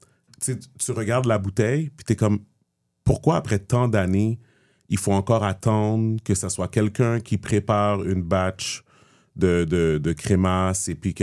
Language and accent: French; Montreal, Quebec, Canada; j'ai grandi à Montréal-Nord